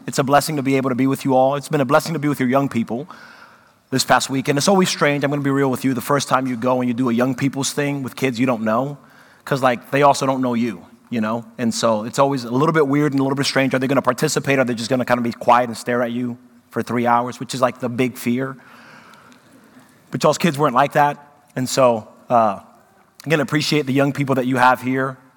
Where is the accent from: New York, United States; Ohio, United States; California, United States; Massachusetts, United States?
New York, United States; I grew up in New York, and that's true. Maybe that's just the atmosphere there.